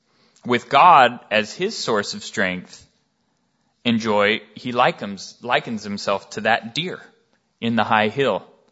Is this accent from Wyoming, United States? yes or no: yes; Wyoming, United States; So growing up in Wyoming, though, we have animals, lots of them, and we have a lot of mountains, too.